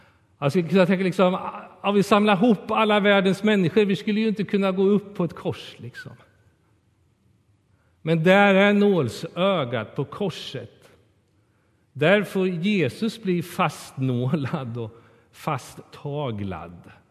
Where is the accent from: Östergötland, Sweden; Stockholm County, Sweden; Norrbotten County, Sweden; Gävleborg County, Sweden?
Östergötland, Sweden; Kolmården; Jag är uppvuxen nära Kolmårdens djurpark